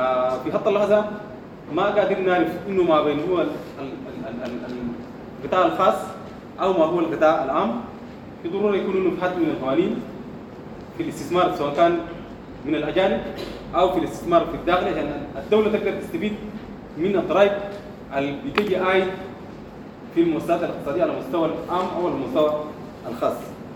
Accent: Sudan; احنا كشعوب سودانية

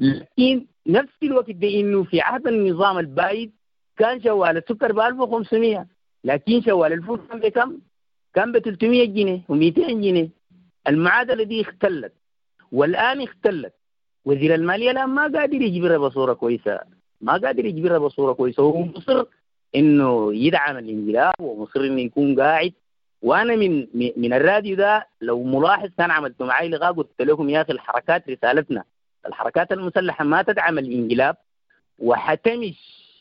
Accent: Sudan; نحن كشعب سوداني

